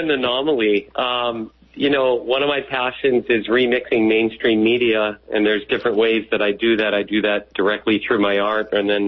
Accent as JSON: {"language": "English", "region": "Hawaii", "country": "United States", "said": "they made a lot of assumptions about me because I was from Hawaii."}